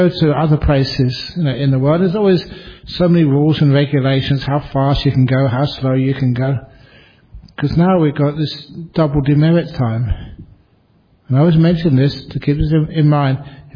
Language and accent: English; Australia; And I said, "Oh, I'm a monk, I'm from Australia."